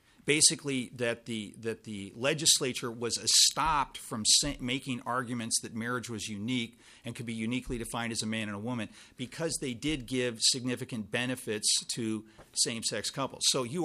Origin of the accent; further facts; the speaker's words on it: Mound, Minnesota, United States; moved away as an adult; And I grew up in Mound, and I know I live out of state now, but I just wanted to make everyone know of my Minnesota connections here.